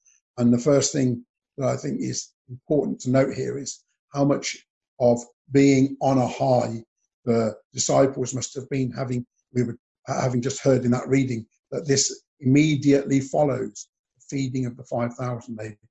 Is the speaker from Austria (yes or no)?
no; United Kingdom; But being good British people, we hide them.